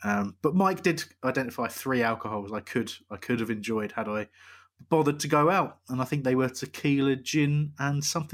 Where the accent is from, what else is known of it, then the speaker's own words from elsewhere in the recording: South East England, United Kingdom; born there; I know I was born in West Sussex, right near the back. Like, literally 5 minutes down the road is Surrey.